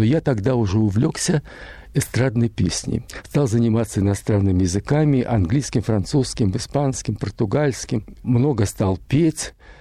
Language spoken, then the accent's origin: Russian; Moscow, Russia; born there; also born or lived in Germany; Родился я в Москве в семье кадрового военного.